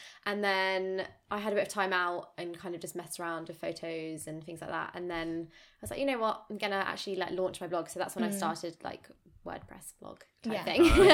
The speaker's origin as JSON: {"language": "English", "town": "Brighton", "region": "South East England", "country": "United Kingdom", "said": "and I'm from Brighton."}